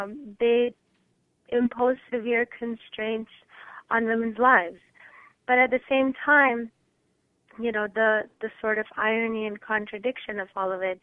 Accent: Pakistan; the freest woman I knew growing up in Pakistan, and this would be true for a lot of girls like me who are growing up in Pakistan

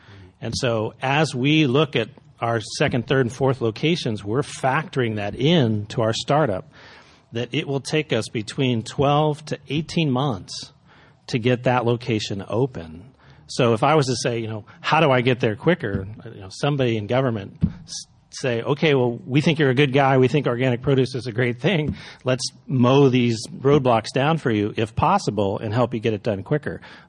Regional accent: Midwest, United States; now in San Francisco, United States; For me, I came from the Midwest.

